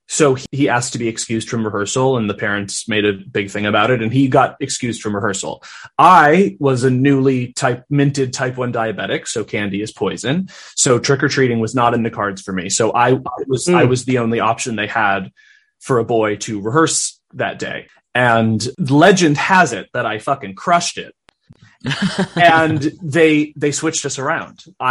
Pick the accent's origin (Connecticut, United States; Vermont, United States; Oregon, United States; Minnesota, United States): Minnesota, United States; But I was raised in Minnesota, and culturally, maybe it was at my school or in my peer group or something.